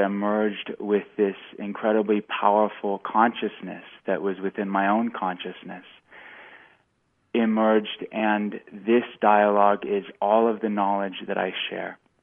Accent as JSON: {"language": "English", "town": "Austin", "region": "Texas", "country": "United States", "tie": "born or raised there", "said": "I was raised in Austin and all around the country"}